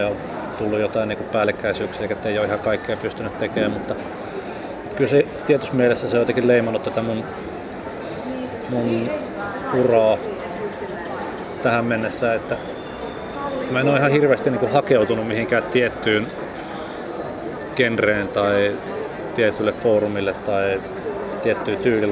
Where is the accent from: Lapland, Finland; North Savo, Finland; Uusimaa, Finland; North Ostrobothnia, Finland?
North Savo, Finland; Sonkajärvi; Niin Iisalmi on siis lähin iso kaupunki siinä, mistä olen kotoisin.